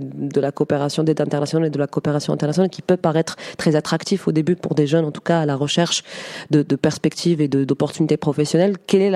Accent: Morocco; même si je suis marocaine

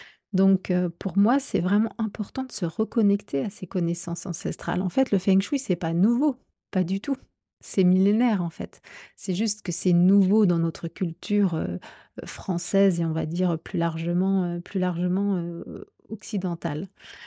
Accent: France; moi, je vous parle en tant que Française

